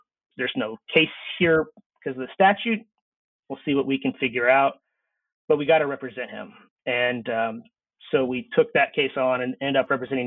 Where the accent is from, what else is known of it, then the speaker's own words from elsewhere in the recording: Texas, United States; You know, I grew up in Texas, and when I was in Texas high school learning about Texas law